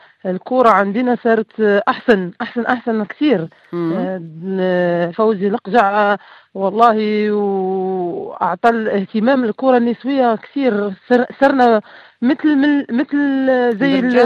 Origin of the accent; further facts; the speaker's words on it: Morocco; في الأحياء في المغرب، في الأحياء نلعبها مع الـ مع الـ مع الشباب